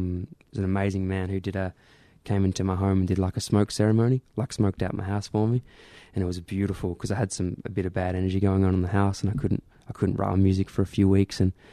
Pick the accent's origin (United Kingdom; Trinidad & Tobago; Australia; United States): Australia; I'm from Australia and we have such an amazing culture.